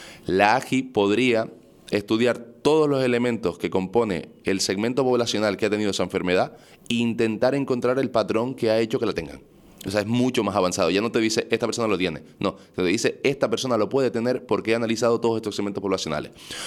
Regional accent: Canary Islands, Spain; soy un chico canario, tinerfeño, empresario de 31 años.

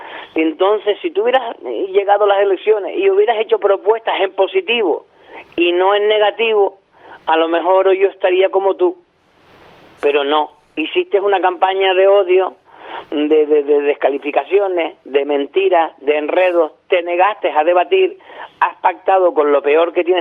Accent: Spain; como ser humano, como ciudadano de este país, como español que soy

